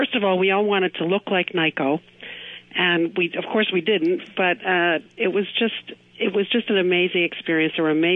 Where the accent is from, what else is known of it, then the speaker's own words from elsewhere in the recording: Worcester, Massachusetts, United States; I was growing up in Worcester at the time